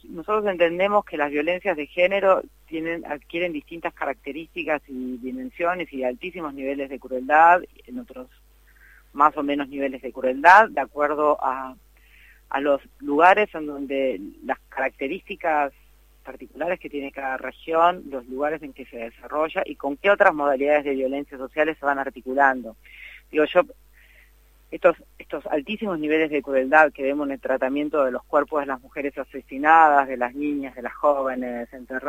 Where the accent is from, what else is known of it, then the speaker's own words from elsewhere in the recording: interior, Argentina; he trabajado mucho en el interior del interior del país, digamos, soy del interior del país, no soy de Buenos Aires.